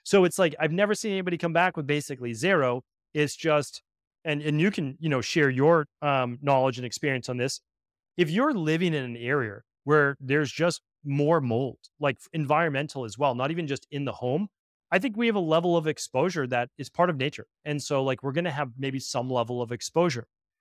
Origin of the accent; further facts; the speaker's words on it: New England, United States; I know for myself, growing up in New England, in the fall and late spring, my allergies to mold were awful.